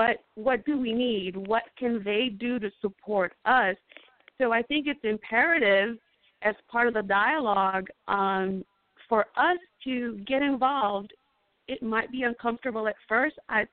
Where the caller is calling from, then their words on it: Sacramento, California, United States; I'm actually calling from Sacramento, California.